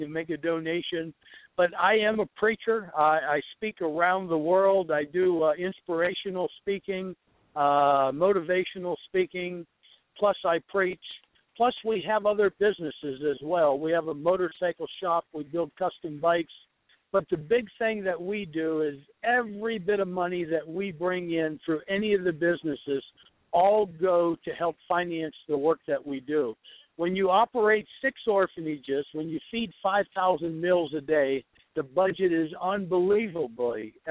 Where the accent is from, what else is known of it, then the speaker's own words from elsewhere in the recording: United States; any third world country, as an American, we need to really be safe in our traveling.